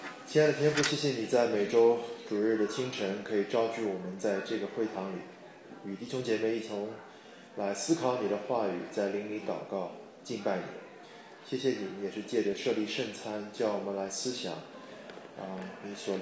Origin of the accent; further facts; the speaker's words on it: Shanghai, China; 我来自中国上海。对，以前我是一个 consultant， 然后我现在在那个西敏神学院读我的研究生。